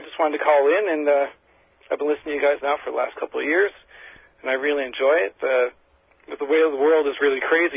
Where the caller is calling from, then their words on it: Happy Valley-Goose Bay, Newfoundland and Labrador, Canada; I'm calling from Happy Valley, Goose Bay, Labrador, Canada.